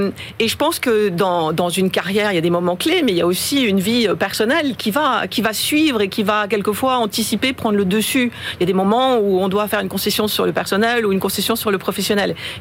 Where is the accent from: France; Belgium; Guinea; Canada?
France; also born or lived in China; Je suis française, mais je suis récente en France.